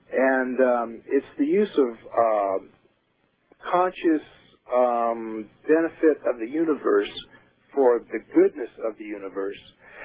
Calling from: Arizona, United States; Yeah, this is … I'm calling from Arizona.

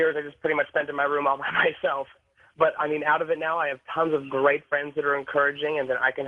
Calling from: Portland, United States; I'm calling from Portland.

